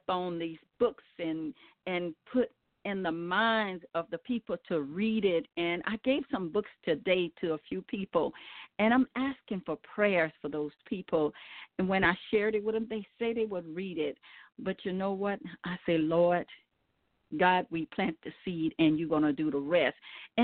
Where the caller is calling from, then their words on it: Baton Rouge, Louisiana, United States; I'm calling from Baton Rouge, Louisiana.